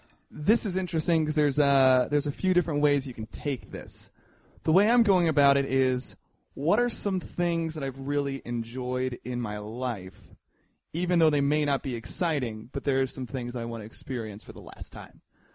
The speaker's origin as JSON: {"language": "English", "region": "Midwest", "country": "United States", "tie": "born or raised there", "said": "I think I was raised in the Midwest, so I automatically go ranch."}